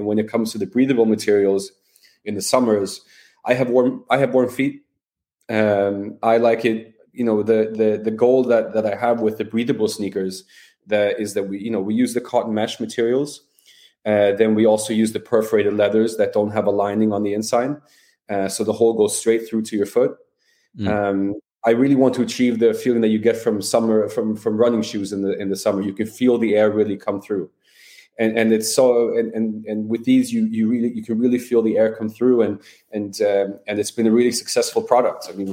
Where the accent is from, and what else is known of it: Sweden; English is a second language